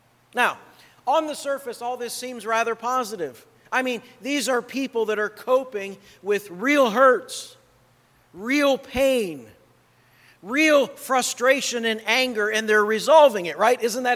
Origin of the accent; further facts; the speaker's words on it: Akron, Ohio, United States; not far from where I grew up in Akron, Ohio.